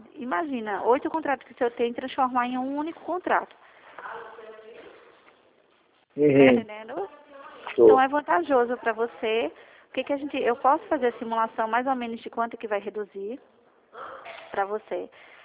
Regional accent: Pernambuco, Brazil; Eu sou de Pernambuco, só que a gente tem o Brasil todo, tá?

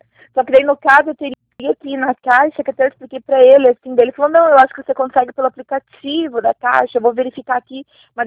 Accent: Paranaguá, Paraná, Brazil; Eu sou de Paranaguá

